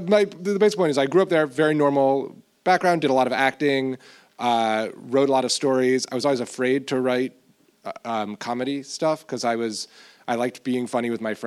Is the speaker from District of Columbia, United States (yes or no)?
yes; Washington, District of Columbia, United States; born there; also born or lived in Bethesda; I was born in Washington, D.C., Bethesda, Maryland area.